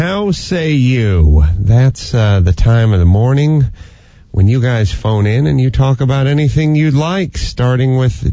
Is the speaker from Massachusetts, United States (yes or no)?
no; North Hollywood, California, United States; I mean, when I was growing up in North Hollywood, you were hard pressed to find a bagel store.